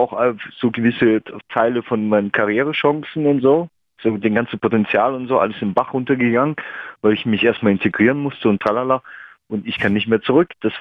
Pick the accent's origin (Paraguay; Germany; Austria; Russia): Russia; Aus Russland.